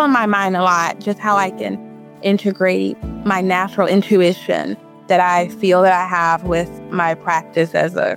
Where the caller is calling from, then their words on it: Nashville, Tennessee, United States; I am calling from Nashville, Tennessee.